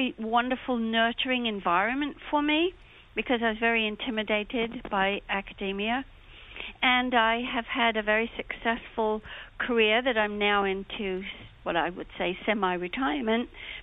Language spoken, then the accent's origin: English; England, United Kingdom; now in United States; I immigrated from England in 1967 and did not have an opportunity to go to college.